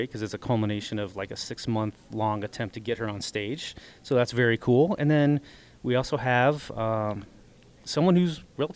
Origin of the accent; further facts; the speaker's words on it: Prescott, Arizona, United States; Not only Arizona, but in Prescott, Arizona is where she went to college. And that's kind of my hometown.